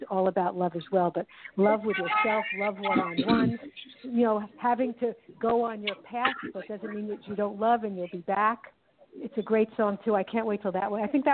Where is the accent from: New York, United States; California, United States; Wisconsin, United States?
New York, United States; Brooklyn; I mean, I grew up in Brooklyn, New York, in a melting pot, so I had so many ethnicities in my community